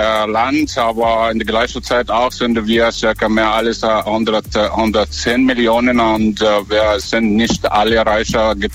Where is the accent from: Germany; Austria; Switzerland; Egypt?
Egypt; German is a second language; ich komme aus Ägypten. Ich bin keiner Deutscher.